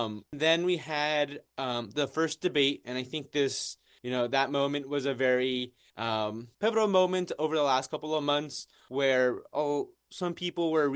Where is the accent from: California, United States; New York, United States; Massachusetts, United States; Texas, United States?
Texas, United States; Dallas; I'm originally from Dallas, so it was a little bit like being back home for a couple of days.